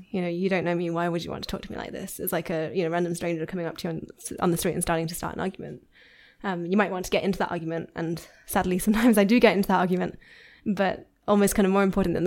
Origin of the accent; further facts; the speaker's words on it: Yorkshire and the Humber, United Kingdom; I am from Yorkshire.